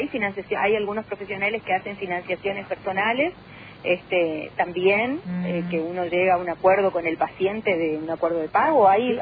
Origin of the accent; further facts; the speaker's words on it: Argentina; porque nosotros vivimos en esta sociedad, somos argentinos